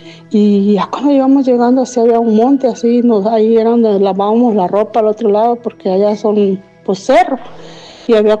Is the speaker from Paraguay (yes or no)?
no; Talpa de Allende, Jalisco, Mexico; now in Colorado, United States; Soy originaria de Talpa de Allende, Jalisco, pero radico en Colorado.